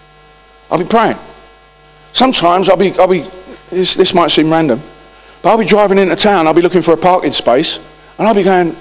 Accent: London, United Kingdom; accent: Cockney; you can probably tell from my accent, I've got a Cockney accent, I speak in slang

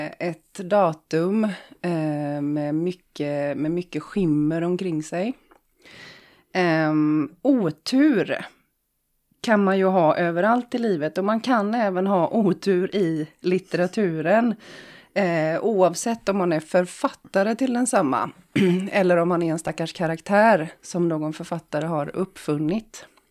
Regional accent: Gothenburg, Västra Götaland County, Sweden; Vi är ju göteborgare allihopa.

